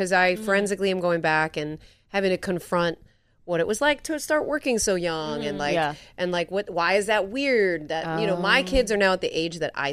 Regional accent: New York, United States; also born or lived in Connecticut / Los Angeles; And I'm a Yankee, really. Okay. I'm from New York, Connecticut, Italian girl. Lived in LA for a bit

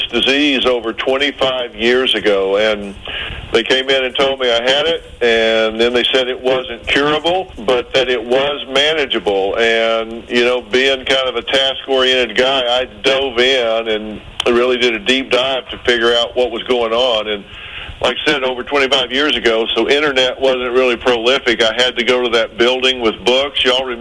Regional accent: the South, United States; I'm from the South. People love you with food down there.

